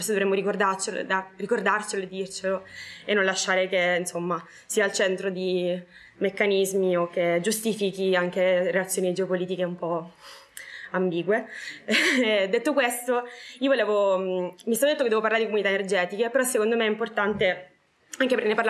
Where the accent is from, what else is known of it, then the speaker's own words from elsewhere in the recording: Catania, Sicily, Italy; now in Bologna, Italy; vengo da Catania, ma vivo a Bologna da un po'